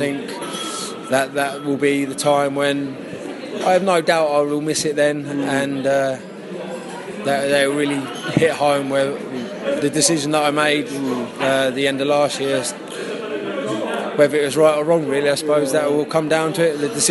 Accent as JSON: {"language": "English", "region": "England", "country": "United Kingdom", "moved": "yes", "lives_now": "Ireland", "said": "Like I say, as soon as I came over from England to Ireland"}